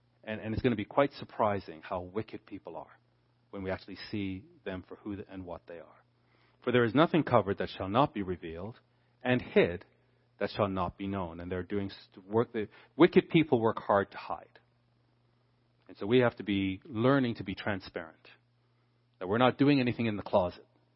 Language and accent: English; Canada; Being a Canadian, I have no familiarity with guns.